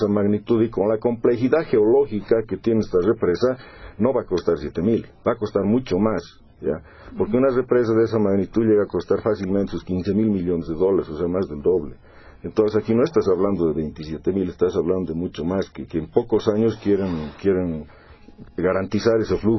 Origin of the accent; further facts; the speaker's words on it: Bolivia; como bolivianos nos está pasando a todos